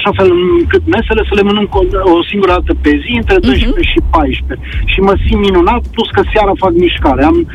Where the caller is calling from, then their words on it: Cluj-Napoca, Cluj County, Romania; sunt de la Cluj.